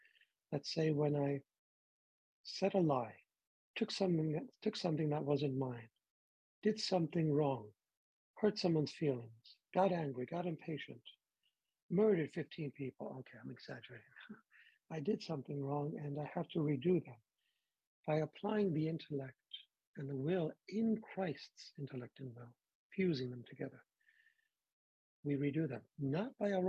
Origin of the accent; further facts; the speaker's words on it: New York, United States; I grew up in New York and I didn't go to Catholic school.